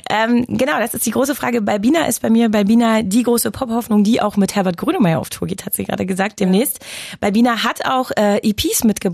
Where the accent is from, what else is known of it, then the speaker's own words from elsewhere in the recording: Berlin, Germany; Ich komme ja gebürtig aus Berlin. Leider sind wir irgendwann von Pankow nach Hohenschönhausen gezogen, was wirklich eine ganz, ganz schreckliche Sache für mich war. Kleines Ghetto-Kind.